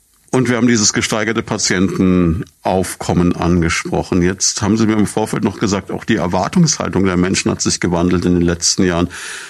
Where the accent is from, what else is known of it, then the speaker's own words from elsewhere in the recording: Würzburg, Bavaria, Germany; Ich habe das erlebt in Würzburg, meiner Heimatstadt.